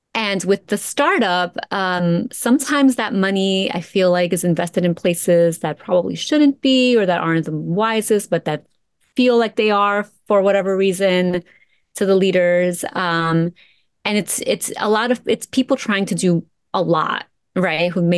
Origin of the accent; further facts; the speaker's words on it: Peru; born there; first language Spanish; English is a second language; I'm Peruvian, right? I was born in Peru. I grew up in a very Peruvian household.